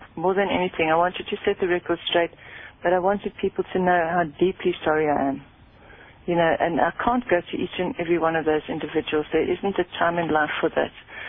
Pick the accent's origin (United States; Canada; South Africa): South Africa; Polokwane, Limpopo; moved away as an adult; now in United Kingdom; which I did in Polokwane, which is my hometown. That was wonderful.